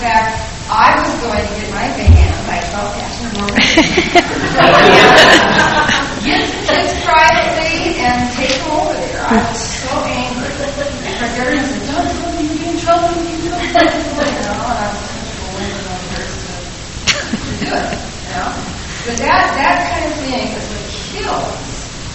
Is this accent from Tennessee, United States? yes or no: no; Oregon, United States; Years ago, I'm from Oregon